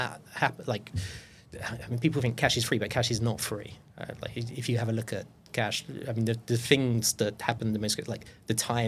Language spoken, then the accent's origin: English; United Kingdom; And then being British, there's always that little bit of only fools and horses, right?